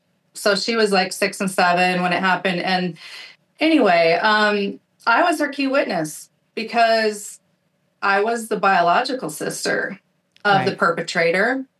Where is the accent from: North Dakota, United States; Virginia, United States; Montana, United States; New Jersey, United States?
Montana, United States; Troy; I was born in Troy, Montana on the side of a mountain. We grew up with less than enough resources.